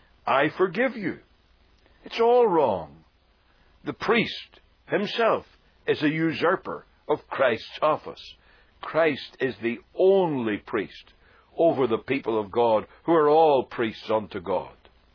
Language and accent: English; Ireland; As you probably guessed, I come from Ireland. The Irish can make a joke out of anything.